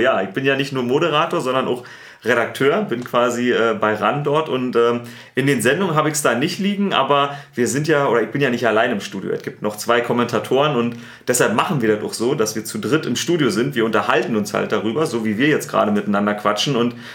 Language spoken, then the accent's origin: German; Berlin, Germany; accent: Berlin; Ja, ich spreche ja nicht bayerisch. Du hast so einen kleinen bayerischen Akzent. Ich habe einen Berliner Akzent.